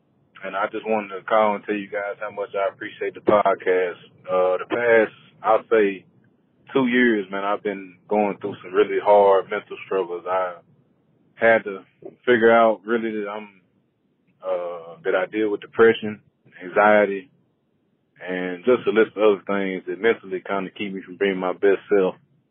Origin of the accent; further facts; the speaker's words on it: Jackson, Tennessee, United States; I'm from Jackson, Tennessee, about an hour outside of Memphis.